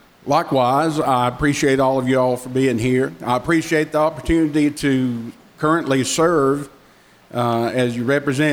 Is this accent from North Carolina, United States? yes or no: yes; North Carolina, United States; I was raised in Avery County, graduated Avery High School in 1981.